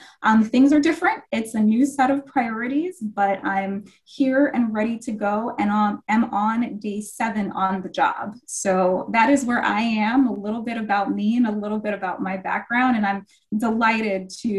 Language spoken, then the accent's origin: English; Inglewood, California, United States; also born or lived in Washington, D.C.; now in Detroit, United States; I come from Inglewood, California, was where I was born and raised there, and have been since college, worked in the DC area for about 15 years